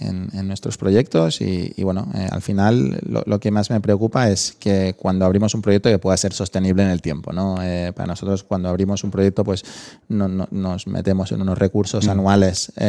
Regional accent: Balearic Islands, Spain; como buen mallorquín, pues me interesa el tema del turismo.

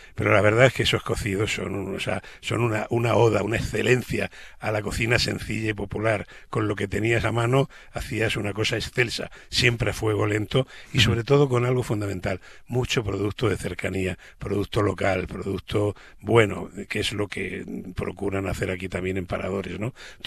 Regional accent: Spain; la verdad es que nos podemos enorgullecer como españoles

